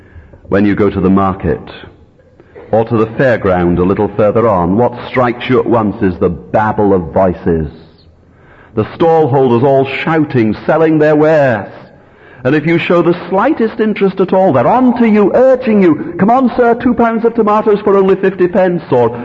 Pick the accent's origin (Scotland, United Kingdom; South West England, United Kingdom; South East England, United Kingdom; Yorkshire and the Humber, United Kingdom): Scotland, United Kingdom; Arbroath; You know, the presbytery in my hometown of Arbroath arranged an elders conference many years ago